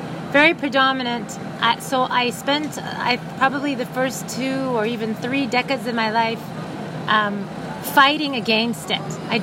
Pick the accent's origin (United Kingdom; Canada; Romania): Canada; Ottawa, Ontario; I grew up in Ottawa, which at the time was a very parochial, conservative, very, we used to call it WASP.